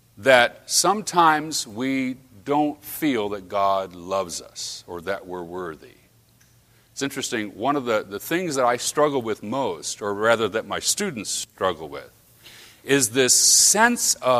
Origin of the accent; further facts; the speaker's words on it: West Coast, United States; I'm from the West Coast, so it's like, dude, you know?